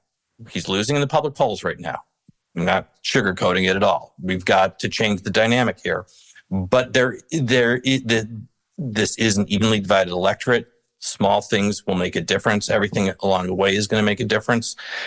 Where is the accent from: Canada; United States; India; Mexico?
United States; Illinois; I'll tell you, I grew up outside of Chicago, and I did not like the University of Michigan.